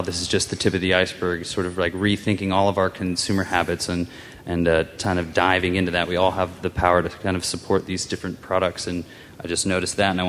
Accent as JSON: {"language": "English", "town": "San Luis Obispo", "region": "California", "country": "United States", "said": "I'm from San Luis Obispo, a preschool teacher in the area, student."}